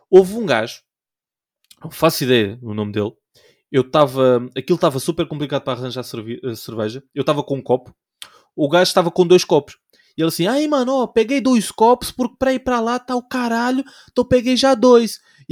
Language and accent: Portuguese; Portugal; nós, enquanto portugueses, quando vamos sair